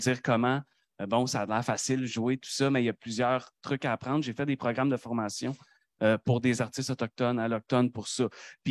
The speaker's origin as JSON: {"language": "French", "region": "Quebec", "country": "Canada", "said": "C'est parce que je suis Québécois et que je connais des Québécois que la codification culturelle des Québécois me touche."}